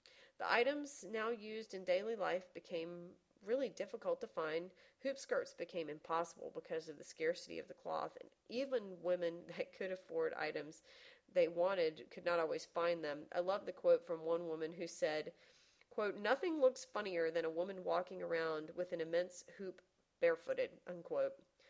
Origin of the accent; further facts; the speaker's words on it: the South, United States; And certainly you can tell from my accent that I am from the South, and we are actually living in the South right now for at least a few more months.